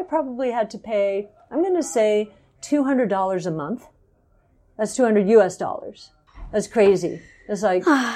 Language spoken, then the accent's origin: English; California, United States; now in New York, United States; When I was growing up and when I moved from California to New York, I was too expensive for me to call my parents every day.